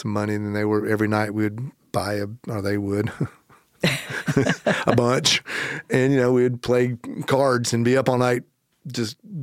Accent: Myrtle Beach, South Carolina, United States; Here's the crazy thing about life and growing up in Myrtle Beach at that time.

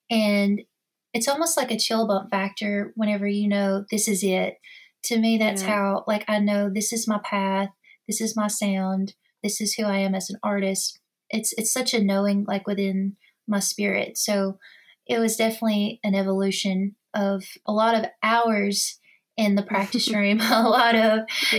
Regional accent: Alabama, United States; I've been very fortunate to grow up in North Alabama. And as you know, there's so many like legends and legendary studios here.

